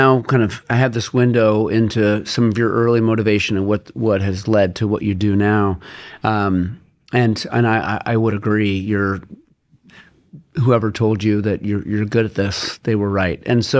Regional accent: California, United States; It's like a San Diego flow. And I'm from Southern California, so I know it well.

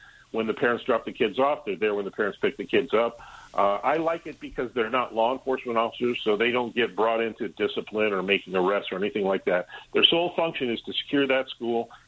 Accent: Minnesota, United States; it's the same thing going on in my home state of Florida, or of Minnesota.

